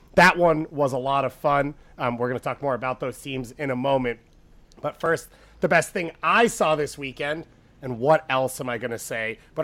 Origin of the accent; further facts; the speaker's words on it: Long Island, New York, United States; I believe that Kalen would think I'm from New Jersey, and in explaining I'm from Long Island, would still think I'm from New Jersey.